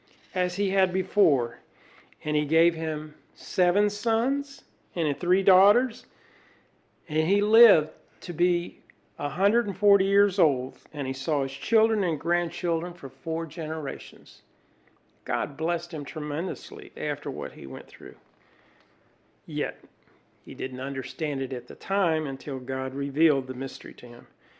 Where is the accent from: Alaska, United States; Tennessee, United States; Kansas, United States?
Tennessee, United States; You know, my dad was a home builder when I grew up in Tennessee.